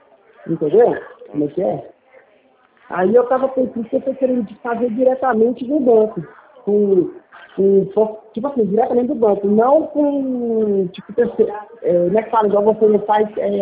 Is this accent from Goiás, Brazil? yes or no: yes; Goiânia, Goiás, Brazil; Então, eu sou daqui de Goiânia.